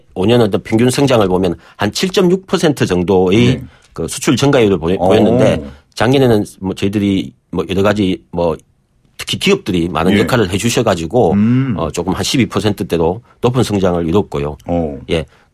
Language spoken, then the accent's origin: Korean; Busan, South Korea; 저는 이제 사실 고향이 네. 부산 쪽이라서 어릴 때부터